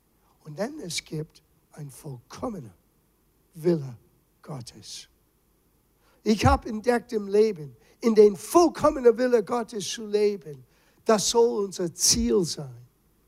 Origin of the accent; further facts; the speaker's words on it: East Coast, United States; German is a second language; ich bin aufgewachsen auf der Ostküste von Amerika.